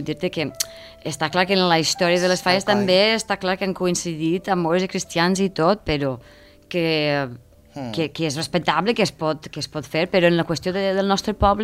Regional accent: Ireland; Que venien del meu poble, d'Irlanda, doncs clar, la gent està molt més restringida.

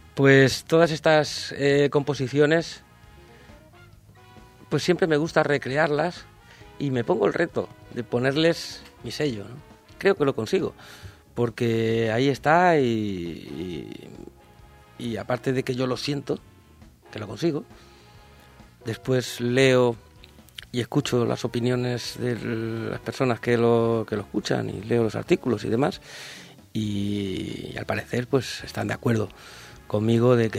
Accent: Valencia, Valencian Community, Spain; yo soy de Valencia y las músicas mediterráneas pues evidentemente las bebo y corren por mi sangre.

